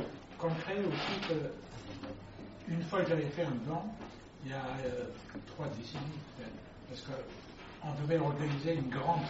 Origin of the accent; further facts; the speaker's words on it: Tunisia; mon pays d'origine, qui est la Tunisie